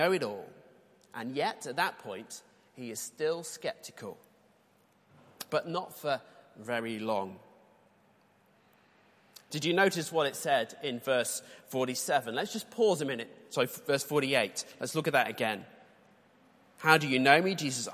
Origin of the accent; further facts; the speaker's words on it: Manchester, North West England, United Kingdom; born there; Well, I can say that because I was born in Manchester